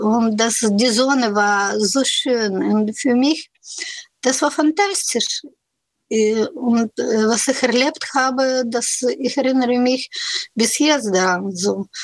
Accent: Kyiv, Ukraine; born there; German is a second language; Ich wurde in Kiew geboren

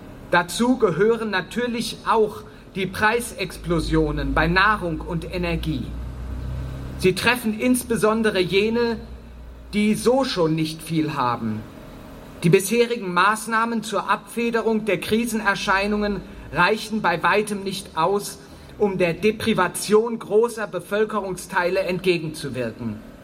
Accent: Berlin, Germany; In Berlin, wo ich herkomme, gab es ähnliche Gruppen und Organisationen

